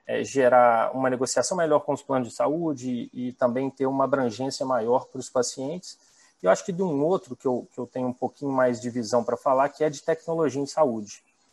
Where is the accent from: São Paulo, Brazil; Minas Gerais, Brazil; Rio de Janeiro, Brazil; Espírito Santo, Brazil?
Minas Gerais, Brazil; Belo Horizonte; eu sou mineiro de Belo Horizonte, né, e o mineiro é desconfiado